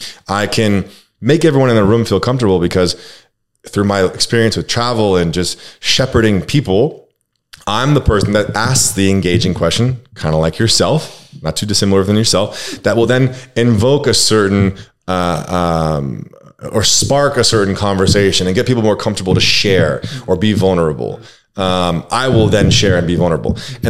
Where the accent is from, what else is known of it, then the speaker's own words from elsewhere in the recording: California, United States; Dare I say, I'm from California, so love is love.